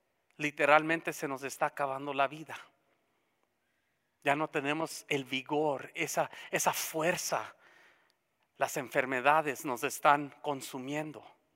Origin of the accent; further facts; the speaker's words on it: Mexico; pues México también, somos algunos de México.